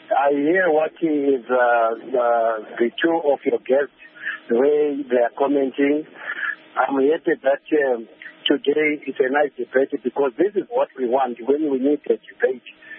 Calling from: South Africa; I'm another speaking from South Africa.

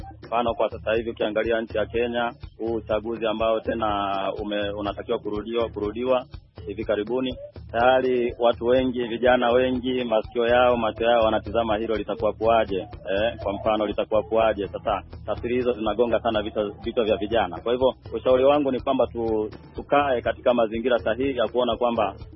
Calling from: Nzega, Tabora, Tanzania; natokea Tabora, Tanzania, ila ya Nzega.

